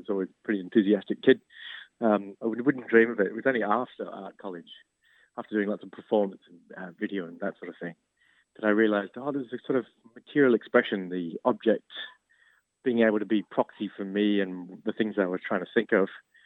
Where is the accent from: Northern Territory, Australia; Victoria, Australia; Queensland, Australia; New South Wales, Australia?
New South Wales, Australia; We grew up around Wombeyan Cave Quarry, which produces a beautiful marble.